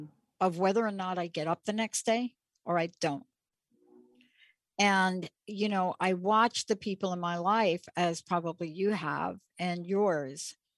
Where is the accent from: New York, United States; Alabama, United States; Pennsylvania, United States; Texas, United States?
New York, United States; New York City; You know, I'm a kid from the Bronx.